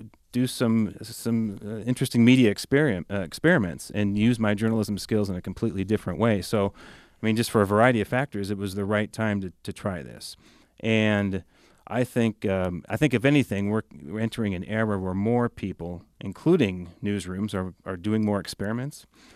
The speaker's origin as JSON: {"language": "English", "town": "Cedar Falls", "region": "Iowa", "country": "United States", "tie": "born there", "said": "I was born in Cedar Falls"}